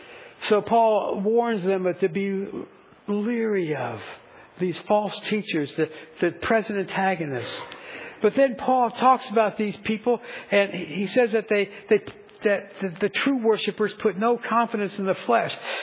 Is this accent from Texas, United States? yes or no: no; Frankfort, Indiana, United States; in my hometown, in beautiful downtown Frankfort, Indiana.